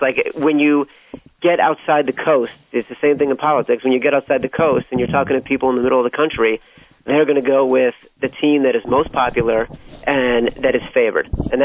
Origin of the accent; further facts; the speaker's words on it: Chicago, Illinois, United States; I'm still bitter about that play because as a kid growing up in Chicago and as a Bears fan